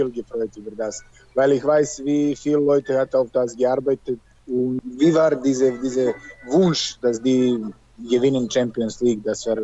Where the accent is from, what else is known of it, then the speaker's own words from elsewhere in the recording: Serbia; German is a second language; War ein bisschen schwerer, Deutsch zu lernen, weil das ist germanische Sprache und ich komme aus Serbien, das ist slowenische Sprache.